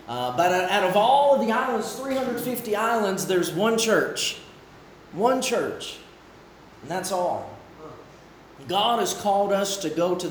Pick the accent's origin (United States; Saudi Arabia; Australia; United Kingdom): United States; Roanoke, Alabama; moved away as an adult; And I'm just nobody from Roanoke, Alabama.